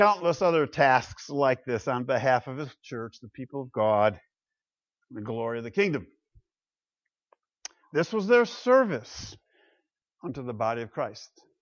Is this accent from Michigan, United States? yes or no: yes; Grand Rapids, Michigan, United States; Whenever I go back to my hometown, Grand Rapids, Michigan, I visit my childhood church, Aberdeen Reformed Church.